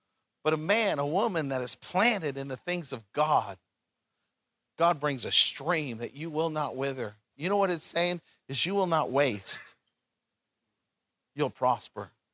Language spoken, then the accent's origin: English; Tucson, Arizona, United States; I grew up in Tucson. I grew up in the desert.